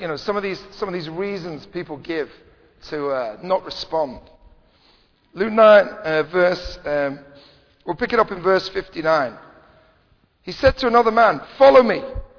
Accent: London, United Kingdom; We live in London, one of the busiest capitals in the world, and we go, wow, I'm just a Londoner, man.

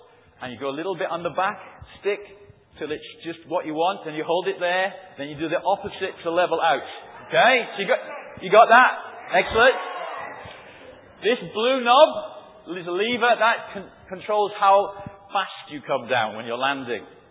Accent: England, United Kingdom; accent: northern; As you can tell from my accent saying laugh and not laugh, I am from the north, which is of great embarrassment to my children.

